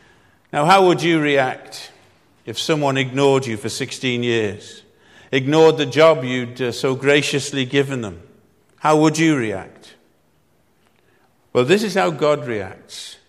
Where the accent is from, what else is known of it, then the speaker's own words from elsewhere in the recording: Wales, United Kingdom; accent: North Walian; But I'm from North Wales, I'm a Gog, so I say Zerubbabel.